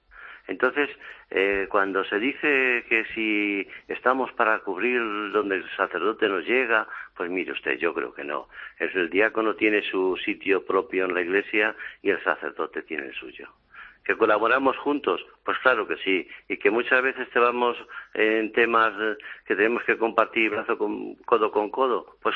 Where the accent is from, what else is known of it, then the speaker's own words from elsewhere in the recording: Madrid, Community of Madrid, Spain; soy de Madrid